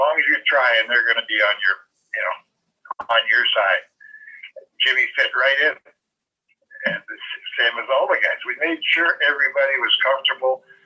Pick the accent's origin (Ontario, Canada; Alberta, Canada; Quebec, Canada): Ontario, Canada; Oakville; I mean, I was born and raised in Oakville here. We probably had 16,000 people in this little town that I grew up in.